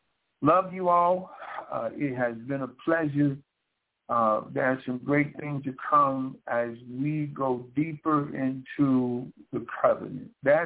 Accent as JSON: {"language": "English", "town": "Rome", "region": "Georgia", "country": "United States", "tie": "born or raised there", "said": "over 300 people across the world that are listening in from my hometown, Rome, Georgia"}